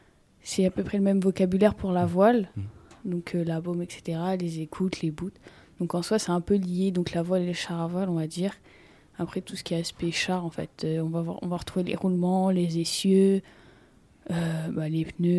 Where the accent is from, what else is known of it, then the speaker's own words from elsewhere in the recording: France; Mais sinon, on était tous Français. Tout le classement, on est Français et t'as un peu, on va dire, les étrangers derrière.